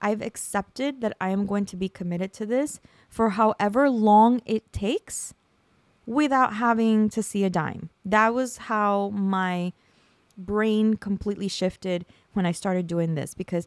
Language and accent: English; California, United States; now in New Jersey, United States; I moved here because of my mother-in-law, and I came from California, and it was literally, I landed, my plane landed, and I saw Jersey for the first time.